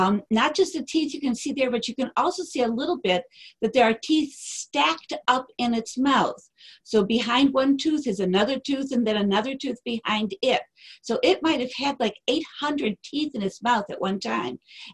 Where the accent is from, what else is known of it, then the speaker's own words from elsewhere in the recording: Chicago, Illinois, United States; I'm from Chicago, so things are just a little bit different up here.